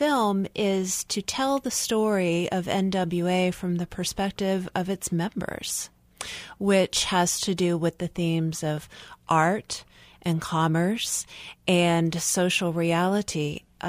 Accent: Houston, Texas, United States; And like Reach, I was a suburban kid. My hometown was Houston, Texas.

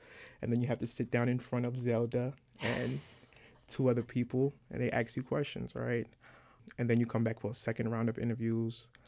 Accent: South Bronx, New York, United States; I'm from the South Bronx. I'm from one of the largest housing projects in New York City.

